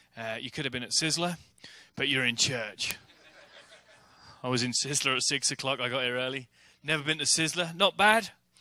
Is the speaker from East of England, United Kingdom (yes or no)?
yes; Norwich, East of England, United Kingdom; also born or lived in United States; the church I grew up in Norwich, England